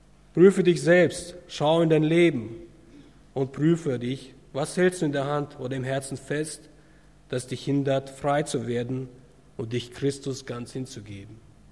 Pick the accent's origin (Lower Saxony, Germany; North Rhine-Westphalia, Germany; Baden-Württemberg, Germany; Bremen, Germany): North Rhine-Westphalia, Germany; Bielefeld; moved away as an adult; now in Bad Reichenhall, Germany; Als Familie kommen wir aus Ostwestfalen, aus der Gegend von Bielefeld. Und wir haben unsere ganze Familie dort gelassen. Unsere Verwandten sind alle dort. Und wir sind hierher gekommen, wir sind nach Bad Reichenhall gegangen